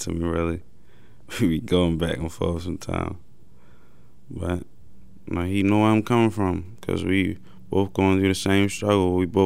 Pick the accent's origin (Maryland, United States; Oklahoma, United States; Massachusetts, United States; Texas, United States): Maryland, United States; Baltimore; I grew up in West Baltimore. Like, my family, I'm an only boy, and I got like five sisters. I mean, just growing up for me in Baltimore is really hard.